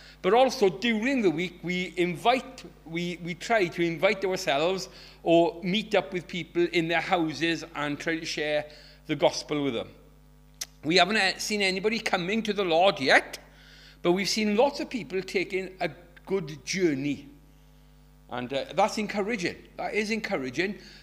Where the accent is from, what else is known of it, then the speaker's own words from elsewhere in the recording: Llanelli, Wales, United Kingdom; I'm from Llanelli. Don't hold that against me.